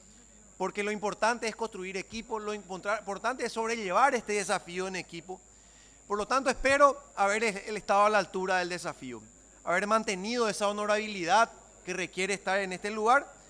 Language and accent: Spanish; Paraguay; trabajar incansablemente para construir consensos como paraguayos.